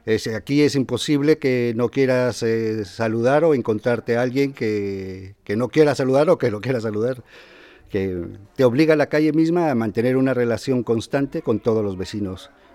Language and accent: Spanish; Guatemala; now in Zaragoza, Spain; yo soy inmigrante guatemalteco. Yo siempre digo de que yo nunca he emigrado a España, yo emigré directamente de Guatemala al barrio del Gancho.